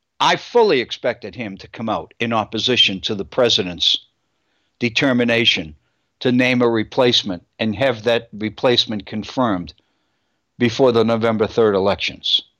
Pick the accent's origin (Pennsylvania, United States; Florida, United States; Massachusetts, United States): Massachusetts, United States; And he had been governor of Massachusetts, my home state.